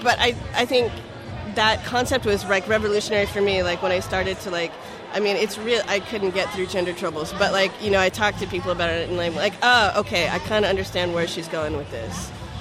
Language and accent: English; United States; Feminism, because I'm an American, it has, like, this deep history.